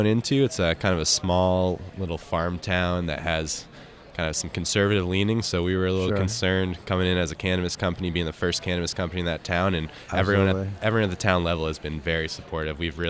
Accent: Massachusetts, United States; We are East Coast, but we're from the western part of the state. We're Western Mass.

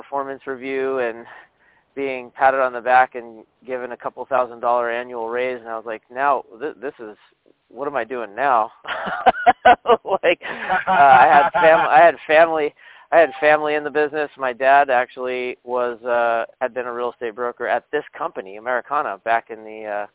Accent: Las Vegas, Nevada, United States; also born or lived in New York City; But I was born and raised in Vegas, and prior to real estate, I spent a little bit of time in the corporate finance world. I moved back east, got a degree in economics. I worked in New York City for a little while

